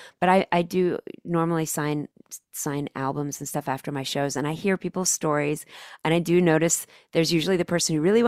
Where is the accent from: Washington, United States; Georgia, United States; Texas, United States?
Texas, United States; Dallas; because I'm from Dallas